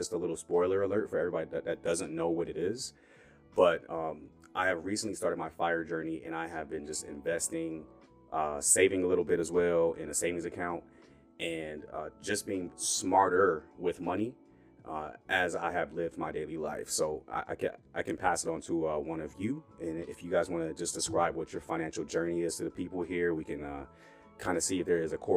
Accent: Michigan, United States; So for everybody that doesn't know, I was born and raised in Michigan. So my parents, my dad was a cop for Wayne County and my mom worked for Ford for 30 years.

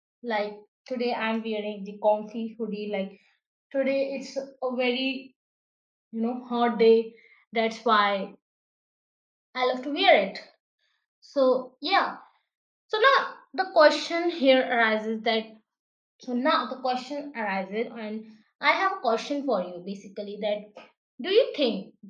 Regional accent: India; English is a second language; Let's just take the example of Indian fashion style, because I'm Indian, so I know something about Indian things because I love the history.

